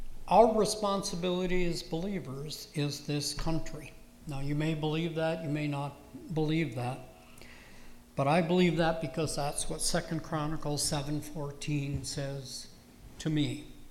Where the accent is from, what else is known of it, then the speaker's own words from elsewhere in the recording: Brooklyn Center, Minnesota, United States; I grew up just outside of the Twin Cities in a suburb called Brooklyn Center, a couple of blocks from the city limits of Minneapolis, just a block on the north side of 694.